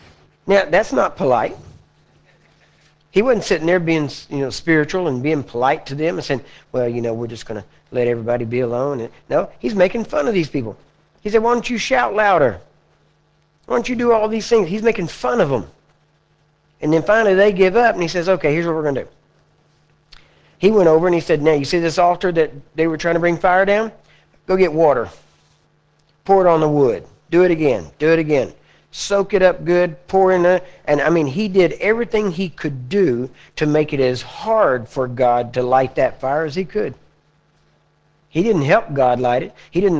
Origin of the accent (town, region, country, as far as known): the South, United States